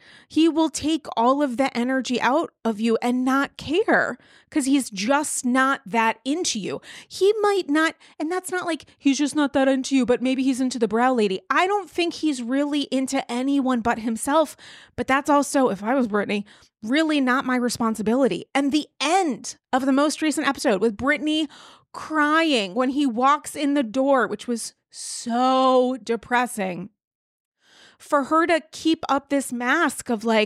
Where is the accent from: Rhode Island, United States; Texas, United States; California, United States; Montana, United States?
Rhode Island, United States; I'm from Rhode Island, smallest state with the greatest accent.